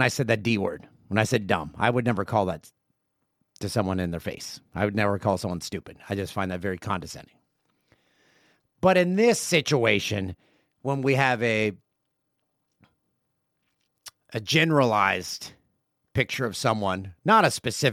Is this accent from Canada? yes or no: yes; Peterborough, Ontario, Canada; They played game 3. At the Peterborough Memorial Center, the PMC, Monday night in my hometown.